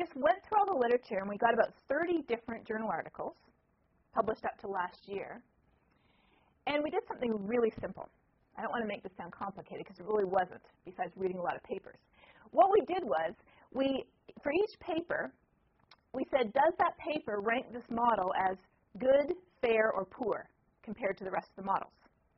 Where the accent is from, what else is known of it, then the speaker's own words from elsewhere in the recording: Toronto, Ontario, Canada; I come from Toronto, where we get about 53 inches of snow per year on average.